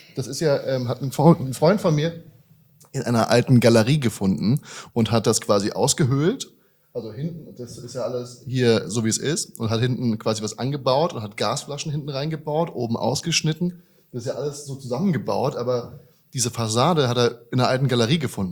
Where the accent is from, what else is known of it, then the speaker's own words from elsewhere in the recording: Hesse, Germany; In Deutschland. Ich bin aus der Region Frankfurt, Darmstadt.